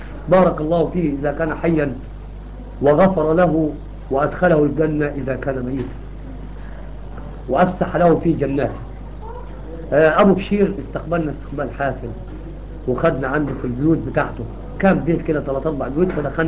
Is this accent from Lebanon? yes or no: no; Egypt; بنحب الفول والطعميه ما احنا مصريين بقى